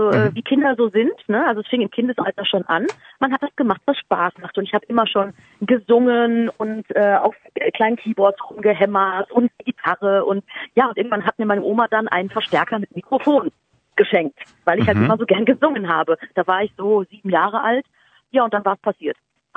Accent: Munich, Bavaria, Germany; Also ich bin ja in München aufgewachsen

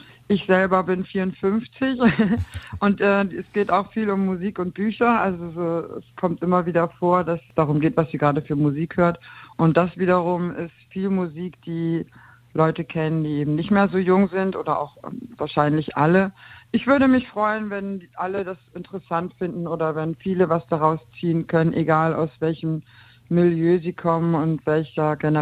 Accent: Bremen, Germany; now in Berlin, Germany; ich bin 91, ich komme aus Bremen, bin 91 nach Berlin gekommen

